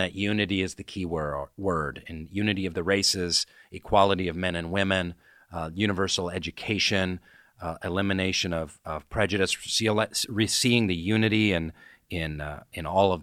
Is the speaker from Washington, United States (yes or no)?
yes; Seattle, Washington, United States; moved away as an adult; now in New York City, United States; My parents are kind of hippie bohemian types in Seattle. And then when I went to New York City, I was 20 years old.